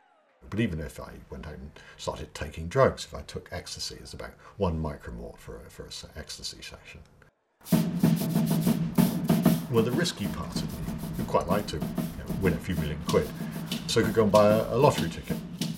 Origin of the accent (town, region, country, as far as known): England, United Kingdom